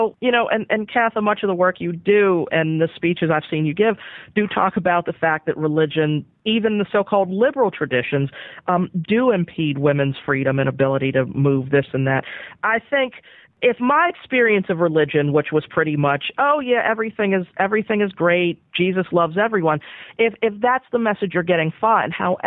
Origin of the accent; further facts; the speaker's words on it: Pittsburgh, Pennsylvania, United States; I grew up Catholic in Pittsburgh, you know, working class.